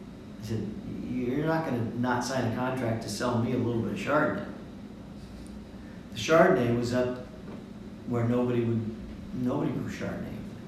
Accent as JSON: {"language": "English", "town": "Modesto", "region": "California", "country": "United States", "said": "So, but I'm from Modesto, but I never worked for Gallo."}